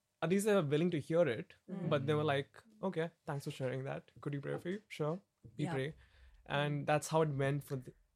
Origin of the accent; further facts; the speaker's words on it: Dubai, United Arab Emirates; because I come from Dubai